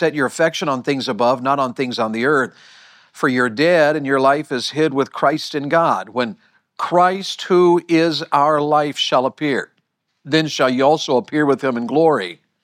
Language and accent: English; Tennessee, United States; I grew up in Tennessee, so I'm a Tennessee Volunteer fan.